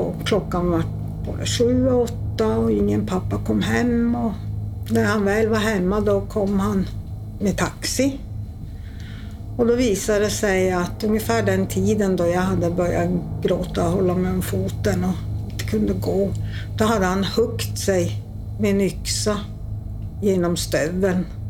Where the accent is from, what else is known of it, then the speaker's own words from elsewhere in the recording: Luleå, Norrbotten County, Sweden; also born or lived in Boden; Eftersom jag kommer från Norrbotten och uppvuxen både i Luleå och Boden.